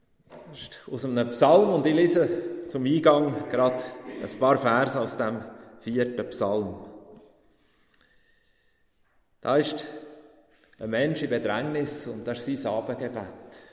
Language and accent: German; Oberried, Bern, Switzerland; Ich habe natürlich auch Bilder gesehen von Oberried, wo ich aufgewachsen bin unter den Lauen.